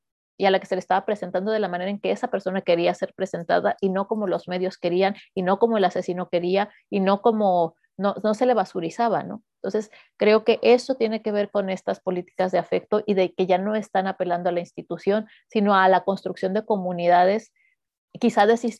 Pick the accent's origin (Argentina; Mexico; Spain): Mexico; born there; yo también nací en México y así, ¿no?